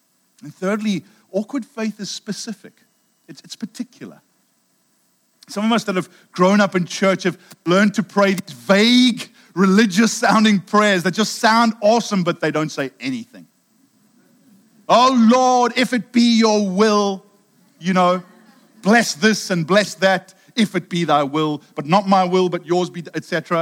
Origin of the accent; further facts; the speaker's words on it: Durban, KwaZulu-Natal, South Africa; as a 17-year-old growing up in Durban, part of a faith home, incredible parents, amazing ministry home.